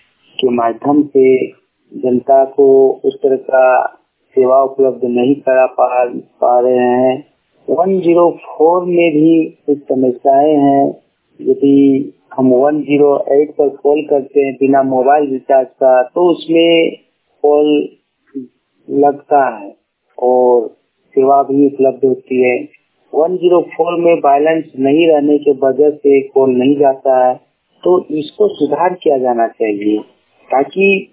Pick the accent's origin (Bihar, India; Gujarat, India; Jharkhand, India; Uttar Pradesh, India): Jharkhand, India; Kasmar; ग्राम कसमार खत्ती पंचायत कसमार जिला बोकारो का रहने वाला हूँ।